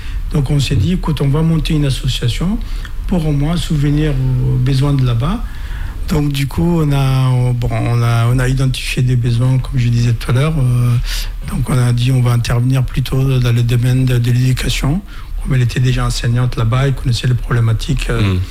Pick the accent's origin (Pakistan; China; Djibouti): Djibouti; Tadjourah Region; Moi, je suis originaire de la région de Tadjoura. Et en même temps, j'étais un élu local. Je faisais partie du conseil régional de Tadjoura.